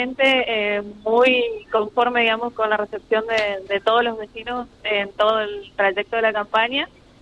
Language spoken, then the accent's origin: Spanish; Argentina; Es un derecho que tenemos todos los argentinos